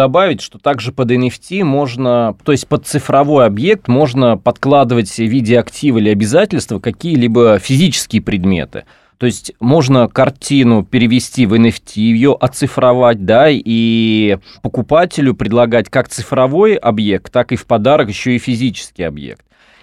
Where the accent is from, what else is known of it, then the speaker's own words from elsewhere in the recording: Vladimir Oblast, Russia; Я сам родом из Владимирской области